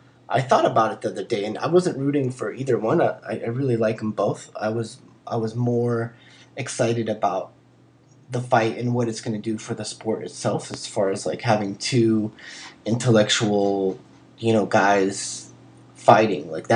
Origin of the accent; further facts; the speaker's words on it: Los Angeles, California, United States; born there; I mean, for me, I was born in Los Angeles, so to me, this isn't really a big city.